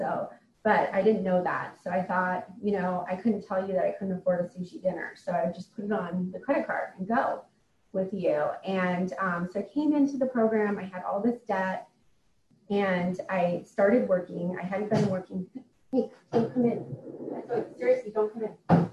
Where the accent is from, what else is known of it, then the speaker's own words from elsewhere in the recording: Minnesota, United States; I grew up in Minnesota and started drinking when I was a teenager.